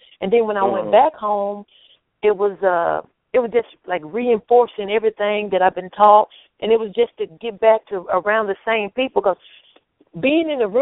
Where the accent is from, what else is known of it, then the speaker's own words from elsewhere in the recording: Longview, Texas, United States; I mean, I grew up in Longview, in Longview, Texas. So my way of thinking was, if I seen Longview, Texas, I've seen Texas.